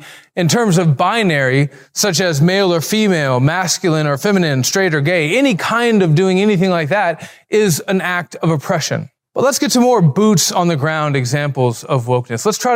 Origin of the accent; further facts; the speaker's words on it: Alabama, United States; I'm from Alabama. We talk like that.